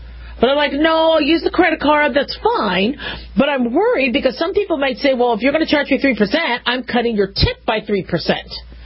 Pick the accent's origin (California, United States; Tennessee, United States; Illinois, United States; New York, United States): California, United States; born there; moved away; I don't live in California anymore. I was born in California and I did some training there